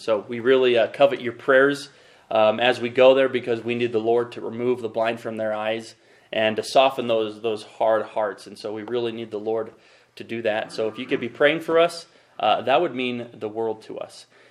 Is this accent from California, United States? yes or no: no; Moab, Utah, United States; I grew up in Moab, Utah, and I'll just share a little bit about my testimony.